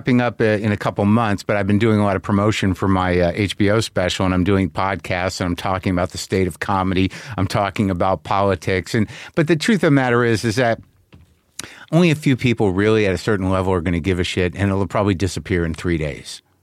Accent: Albuquerque, New Mexico, United States; also born or lived in New Jersey; I grew up in Albuquerque, and I, too, was born in New Jersey.

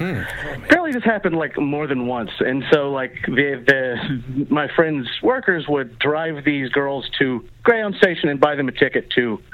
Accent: Waco, Texas, United States; I'm from Waco.

